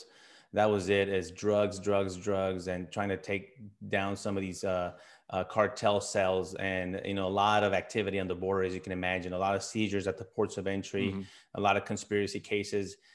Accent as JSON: {"language": "English", "town": "El Paso", "region": "Texas", "country": "United States", "said": "I'm originally from El Paso, Texas, and that really introduced me to the local police."}